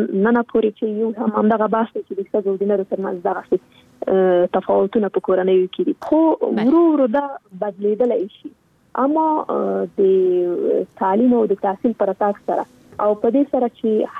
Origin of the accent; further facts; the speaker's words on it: Afghanistan; زه خو شخصا په جګړه کې پیدا شوی یم، دا په جګړه کې رالویا شولم